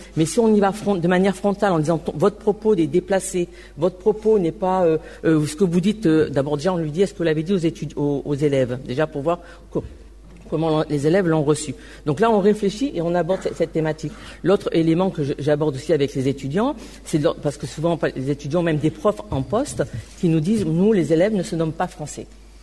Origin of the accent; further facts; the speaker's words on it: Toulouse, Occitanie, France; on est Toulousain, madame. Et quand vous partez à l'extérieur, eh ben on est Français, madame.